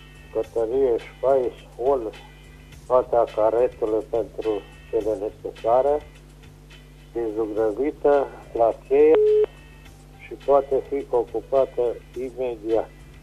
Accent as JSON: {"language": "Romanian", "town": "Gherteniș", "region": "Caraș-Severin", "country": "Romania", "said": "sunt din Gherteniș și am o casă de vânzare în Gherteniș, comuna Berzovia"}